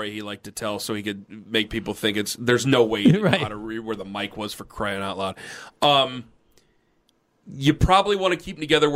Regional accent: Perry Township, Ohio, United States; I'm from Perry Township.

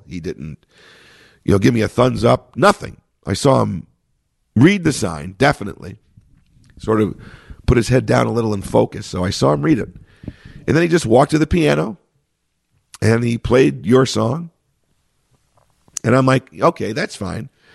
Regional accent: Chicago, Illinois, United States; And then he says this in my hometown, in Chicago.

